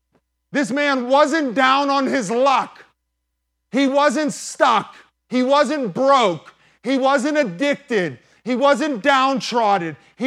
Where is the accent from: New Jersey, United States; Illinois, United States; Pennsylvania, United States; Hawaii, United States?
Pennsylvania, United States; McKeesport; I'm from McKeesport.